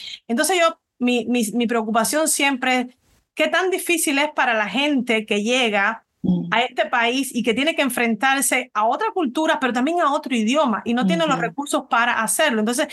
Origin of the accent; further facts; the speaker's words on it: Cuba; nosotros los cubanos, yo soy originalmente de Cuba